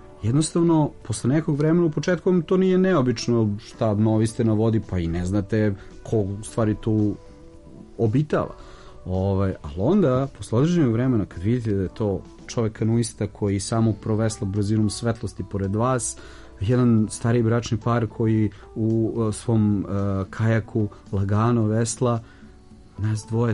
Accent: Belgrade, Serbia; born there; ja sam rođen i živim u Beogradu

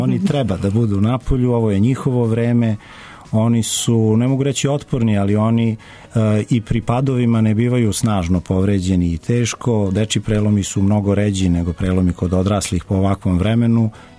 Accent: Pristina, Kosovo; moved away as an adult; now in Belgrade, Serbia; ja sam u Beograd prvi put u životu došao kad sam imao 15 godina. Rođen sam u Prištini, odrastao sam u Prištini na Kosovu, a u Beograd sam došao da živim 1990. godine, pre više od 20 godina.

